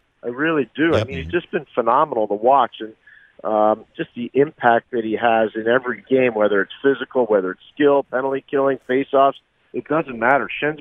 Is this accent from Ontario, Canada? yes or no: no; Montreal, Quebec, Canada; in 1971, I was a 10-year-old kid growing up in Montreal